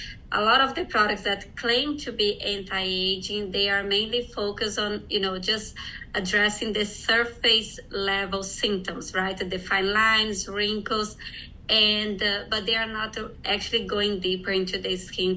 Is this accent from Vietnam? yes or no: no; Brazil; I'm originally from Brazil.